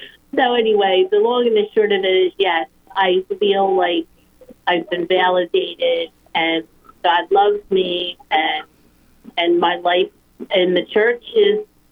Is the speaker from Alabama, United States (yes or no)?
no; New Jersey, United States; from Southern Jersey, Camden Diocese